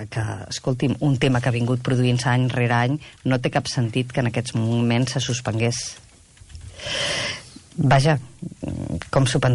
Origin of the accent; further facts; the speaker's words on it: L'Hospitalet de Llobregat, Catalonia, Spain; jo que sóc de l'Hospitalet